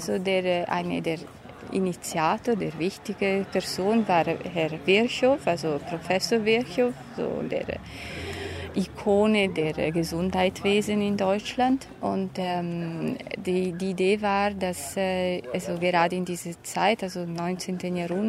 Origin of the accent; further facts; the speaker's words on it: Venice, Veneto, Italy; German is a second language; moved away as an adult; now in Berlin, Germany; ich komme aus Venedig, bin seit so mehr als 15 Jahren in Berlin.